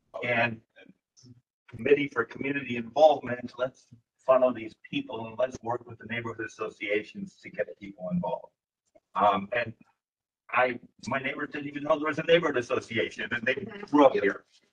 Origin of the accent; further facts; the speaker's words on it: Illinois, United States; also born or lived in Los Angeles; now in Westland, United States; I moved to Westland about a year and a half ago. I'm originally from Illinois. I grew up in a small town right about the same size as Westland, and spent the last 35 years in Los Angeles